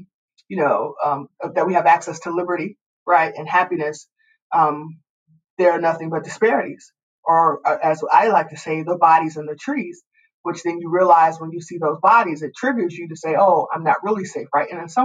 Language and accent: English; Chicago, Illinois, United States; now in Minneapolis, United States; We're from Chicago, but we now call Minneapolis our home, like many African-Americans from around the United States.